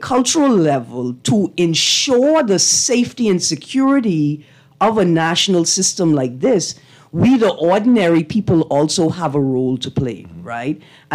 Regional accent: Bahamas; I'm from the Bahamas. This is a pirate town.

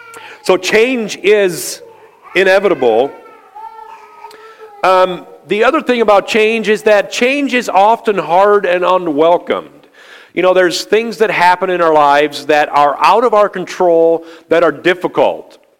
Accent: Canada; born there; I was born in Canada and I remember going back visiting my grandpa

